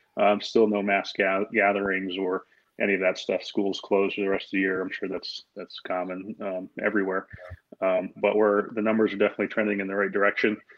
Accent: Connecticut, United States; Yes, so I'm from Connecticut.

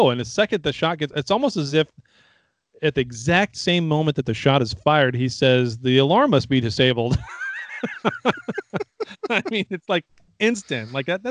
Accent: United Kingdom; And I'm British, technically.

